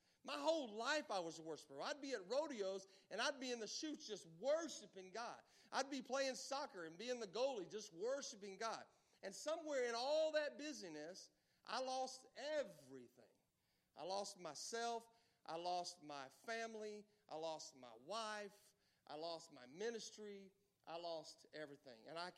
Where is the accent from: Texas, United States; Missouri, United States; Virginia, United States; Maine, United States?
Texas, United States; Amarillo; now in Tombstone, United States; I'm from Tombstone, Arizona. I'm originally from Amarillo, Texas, moved to Tombstone, Arizona.